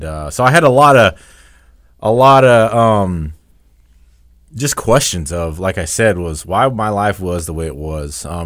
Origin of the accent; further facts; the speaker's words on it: Arlington, Texas, United States; Hey, so I'm actually born and raised in Dallas-Fort Worth area. So I grew up urban, Arlington, Texas.